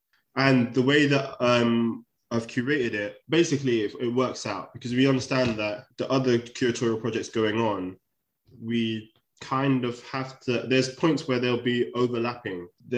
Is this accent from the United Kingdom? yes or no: yes; London, United Kingdom; I grew up in Shepherd's Bush. I'm a London boy for London town.